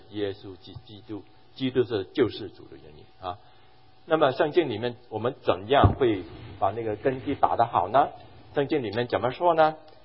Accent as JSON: {"language": "Chinese", "country": "Hong Kong", "tie": "born or raised there", "said": "我在香港长大的，我在香港长大的。"}